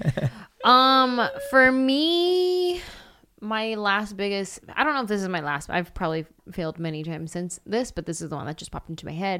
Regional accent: California, United States; She's Latina, I'm Latina. She's from the Bay, I'm from the Bay.

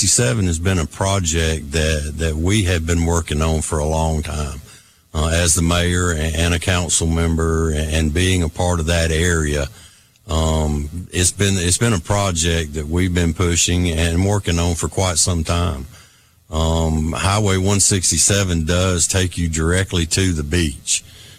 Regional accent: Hartford, Alabama, United States; Actually, I'm from Hartford. I've been in Hartford about 42 years. Love the rural environment, love being in rural Alabama.

